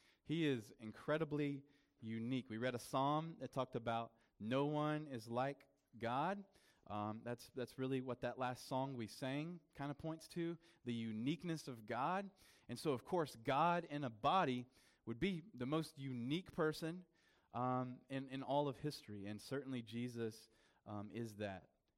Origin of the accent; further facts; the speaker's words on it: South Carolina, United States; I'm from South Carolina, but I've lived in this area like 3 years now